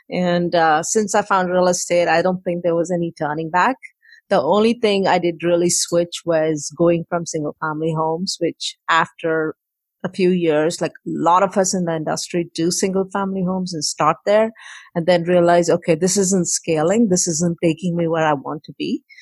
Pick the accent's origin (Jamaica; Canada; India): India; moved away as an adult; now in United States; I came from India to the United States in 98 and went to college here